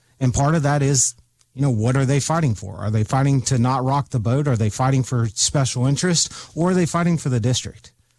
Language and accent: English; Alabama, United States; because I grew up driving my boat on Mobile Bay, right? Right. I grew up on Fish River. Like, I know this area